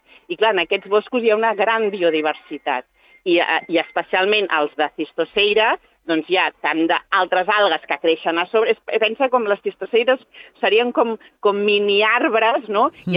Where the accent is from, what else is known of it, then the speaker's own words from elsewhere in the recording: Catalonia, Spain; jo és que sóc catalana i els hi dic garotes o garoines